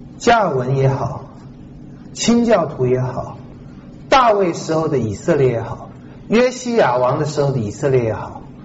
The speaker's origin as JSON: {"language": "Chinese", "country": "China", "said": "我们中国人的翻译真是非常崇洋媚外啊"}